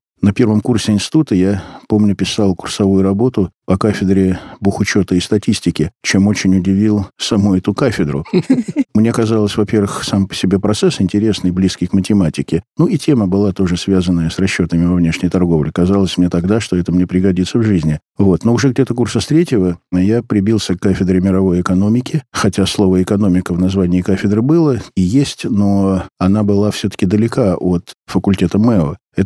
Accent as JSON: {"language": "Russian", "town": "Leningrad", "region": "Saint Petersburg", "country": "Russia", "tie": "born or raised there", "moved": "as an adult", "lives_now": "Moscow, Russia", "said": "Я приехал в Москву учиться из Ленинграда, поступил на экономический факультет международных экономических отношений."}